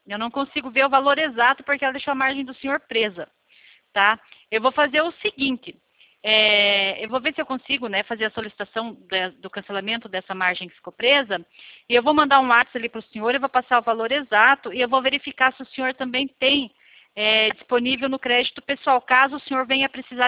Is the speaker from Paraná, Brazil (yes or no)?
yes; Curitiba, Paraná, Brazil; eu sou de Curitiba.